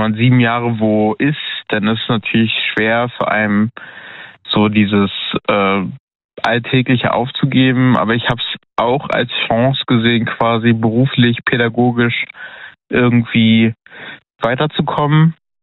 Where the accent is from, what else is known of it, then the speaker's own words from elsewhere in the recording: Berlin, Germany; now in Trier, Germany; Also wir kommen eigentlich aus Berlin.